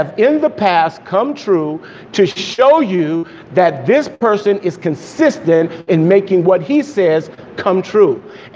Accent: Los Angeles, California, United States; I'm from South Central LA.

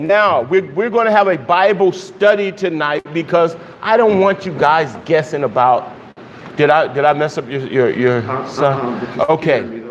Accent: Miami, Florida, United States; So they're living in my home state, because I'm from Miami, which you guys probably didn't know.

